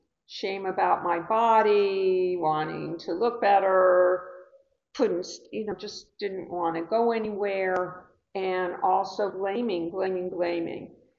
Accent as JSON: {"language": "English", "town": "New Rochelle", "region": "New York", "country": "United States", "said": "Hi, I'm from New Rochelle."}